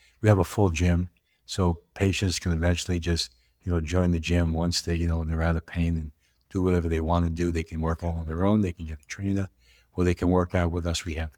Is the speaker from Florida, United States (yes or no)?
no; New York, United States; I grew up in New York and in a lower middle income area, which was fine. It was all family oriented. I grew up around a lot of Catholic, Polish, German, Italian, Irish, English, you name it.